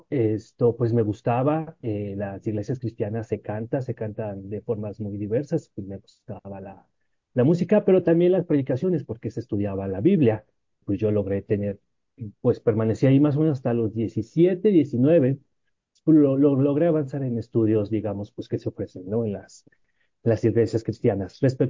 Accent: Chimalhuacán, State of Mexico, Mexico; Entonces yo crecí en el municipio de Chimalhuacán y me salí de mi casa a los 25, 26 años, ¿no? Finalmente. Y bueno, pues hasta ahorita tengo 33.

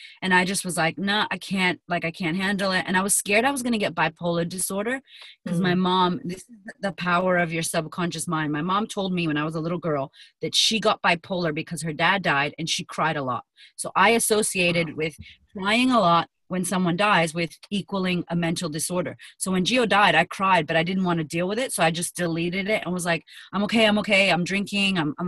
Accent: United States; accent: American; now in Australia; So I hope I still sound American. People in Australia don't think I'm Australian.

